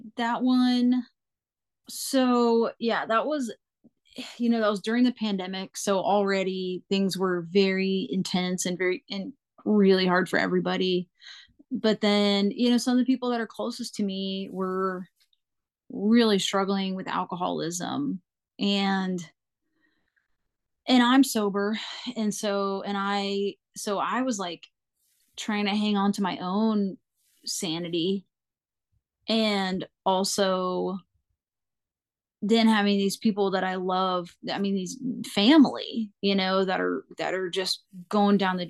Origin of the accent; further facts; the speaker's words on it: North Carolina, United States; Like I know for myself, like I'm from North Carolina, so like I'm in my home state.